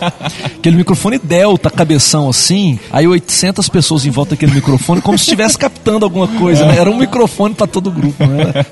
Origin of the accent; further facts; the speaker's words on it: Goiânia, Goiás, Brazil; Como dizem lá, eu sou goiano do pé rachado. Exatamente, eu nasci em Goiás, eu sou de Goiânia, da capital, não nasci no interior como alguns pensam, alguns acham que eu nasci no meio das vacas